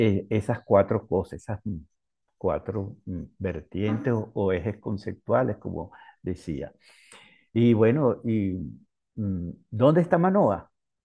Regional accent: Barcelona, Anzoátegui, Venezuela; yo soy de Oriente, del Oriente venezolano, de Barcelona, con exactitud. Y de niño yo oía historias así de la gente que se internaba a buscar oro.

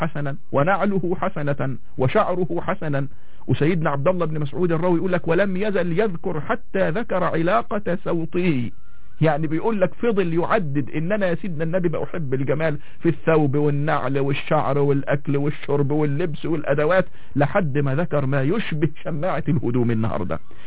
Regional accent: Egypt; انا كانسان مصري يعني محب لبلدي ووطني ومحب لكل ابناء هذا البلد العظيم

